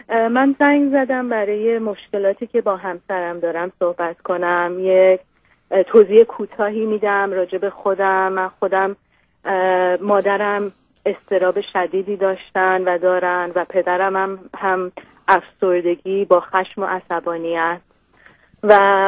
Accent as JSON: {"language": "Persian", "country": "Iran", "moved": "yes", "lives_now": "United States", "said": "ما هر دوتامون از هر سال 83 خارج از ایران هستیم در آمریکا."}